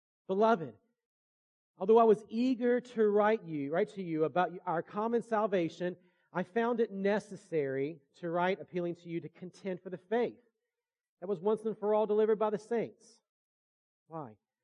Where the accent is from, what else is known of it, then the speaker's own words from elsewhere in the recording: Virginia, United States; And so I grew up in Virginia, and I grew up in the shadow of Liberty University, Jerry Falwell, Thomas Rowe Baptist Church.